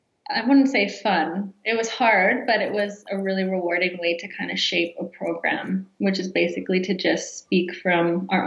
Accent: Toronto, Ontario, Canada; growing up in Toronto and feeling, you know, like you don't belong.

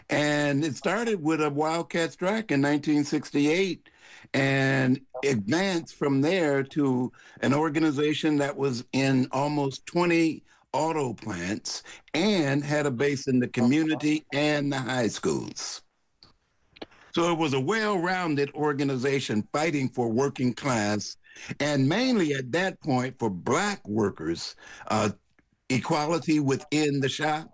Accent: Detroit, Michigan, United States; Yeah, I was born and raised in Detroit, and the organization was based in Detroit, Michigan.

